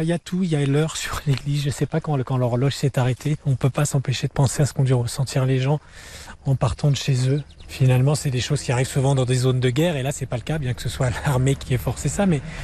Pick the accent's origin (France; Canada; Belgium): France; Fayence, Provence-Alpes-Côte d'Azur; Moi, je viens du Var des collines, du côté de l'Est Var, du côté de Fayence